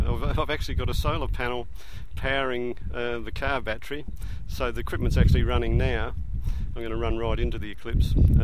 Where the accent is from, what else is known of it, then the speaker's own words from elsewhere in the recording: Adelaide, South Australia, Australia; I'm from Adelaide.